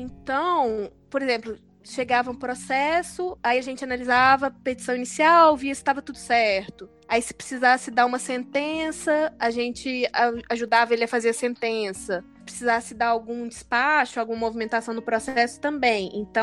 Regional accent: Belo Horizonte, Minas Gerais, Brazil; Sou de BH.

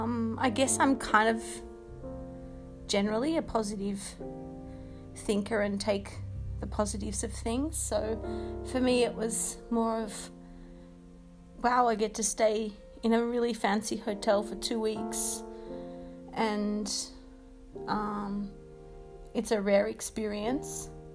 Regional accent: Australia; also born or lived in Japan; I'm going to go through my own kind of reverse culture shock, moving back to Australia as an Australian

